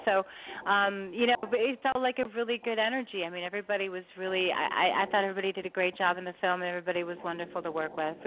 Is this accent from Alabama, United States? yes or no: no; Hollywood, California, United States; that I kind of always admired growing up in Hollywood.